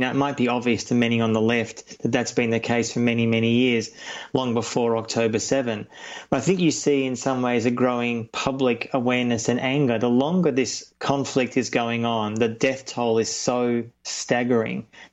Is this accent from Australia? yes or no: yes; Australia; I speak as someone who's Jewish. I'm Australian, but also a German citizen.